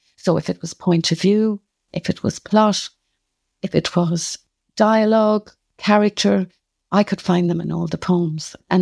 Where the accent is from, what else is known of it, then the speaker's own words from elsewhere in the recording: Cork, Munster, Ireland; accent: Cork; also born or lived in Dublin; now in London, United Kingdom; Irish sojourn in Cork and then went to Dublin. And as soon as I went to Dublin, they were taking off my Cork accent. But I could hear they weren't getting it right. And of course, then I came to London where they take off Irish accents.